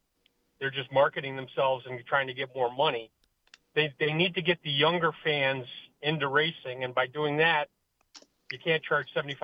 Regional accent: Saratoga Springs, New York, United States; I'm originally from Saratoga Springs, New York. Born and raised, grown up there. Grew up with that great track there.

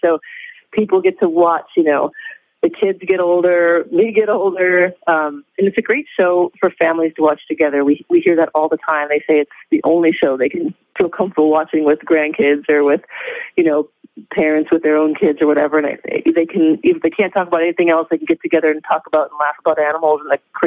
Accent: Indiana, United States; No, I grew up in Indiana, actually.

